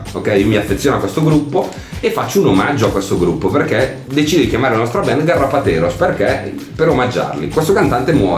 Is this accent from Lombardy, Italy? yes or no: yes; Brescia, Lombardy, Italy; noi siamo di Brescia, non abbiamo manager.